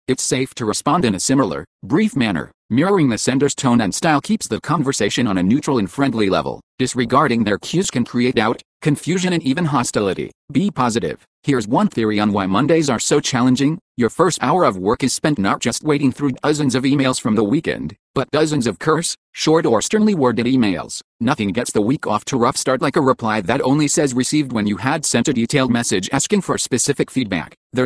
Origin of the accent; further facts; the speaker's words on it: San Bernardino, California, United States; This when I returned to my hometown of San Bernardino from Denver, Colorado.